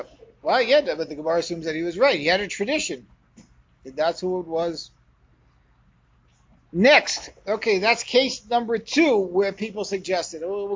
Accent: Queens, New York, United States; So we grew up together in Queens many, many years ago.

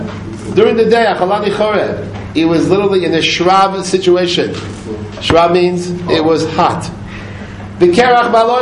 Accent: New York City, New York, United States; I remember years ago, I grew up actually in New York City, and I used to watch from time to time people working on the potholes in New York City.

